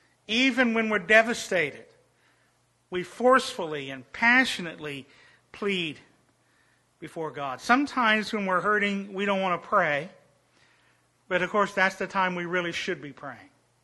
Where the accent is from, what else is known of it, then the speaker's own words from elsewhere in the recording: Oklahoma, United States; he saw that I was from Oklahoma.